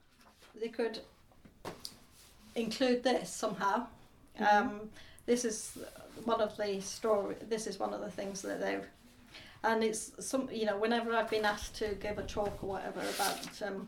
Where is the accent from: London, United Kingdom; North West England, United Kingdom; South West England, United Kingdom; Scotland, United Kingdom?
North West England, United Kingdom; Barrow-in-Furness; I grew up in Barrow-in-Furness, and they're building Trident submarines there